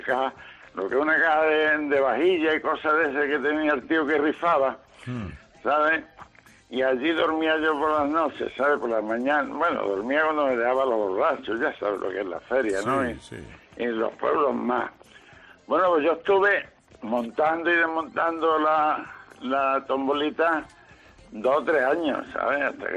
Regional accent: Algeciras, Andalusia, Spain; now in Granada, Spain; yo soy de Algeciras, de Cádiz. Vivo en Granada, pero soy de Algeciras.

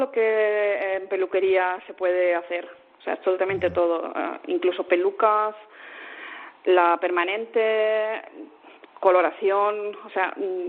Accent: Balearic Islands, Spain; now in Bielefeld, Germany; Yo vengo de Mallorca.

